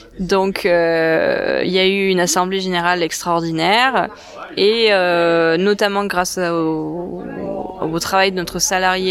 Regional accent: Marseille, Provence-Alpes-Côte d'Azur, France; moved away; also born or lived in Paris; Alors déjà, je suis pas parisienne, je suis marseillaise, ou en tout cas provençale. Hein. J'ai été juste hébergée à Paris pendant 9 ans. Mais en fait, j'ai quand même des attaches à Vialas. Donc moi, j'ai de la famille qui est d'ici

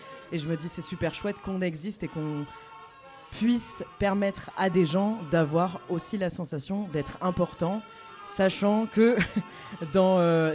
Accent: Brittany, France; je suis pas originaire du sud de la France, je suis de Bretagne

